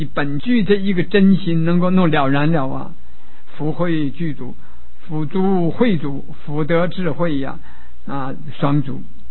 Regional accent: China; 就是我们中国人比较聪明，叫欲速则不达

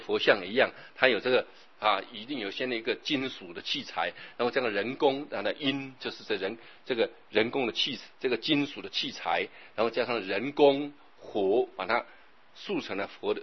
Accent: Taiwan; born there; 我真的觉得我很幸福，我生在台湾，生在文明的世界

